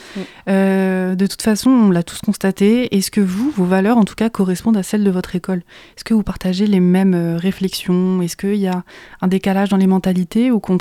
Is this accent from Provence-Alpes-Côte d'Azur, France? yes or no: no; Paris, Île-de-France, France; moi je suis parisienne